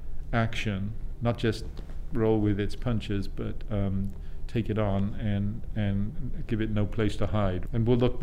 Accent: Wales, United Kingdom; accent: Welsh; Oh, you talk to my wife about that. She thinks I get away with murder because of my accent.

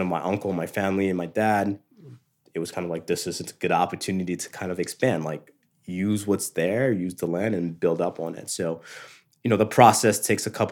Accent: Haiti; I went to school in La Plaine, which is near La Salle. I went to school outside of that community, but, you know, I grew up in Haiti.

